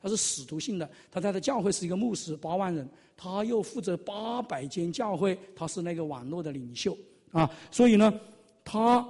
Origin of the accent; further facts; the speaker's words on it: China; 我们从中国来的都有贫穷的心态。啊，我首先举手，我在这个留学的期间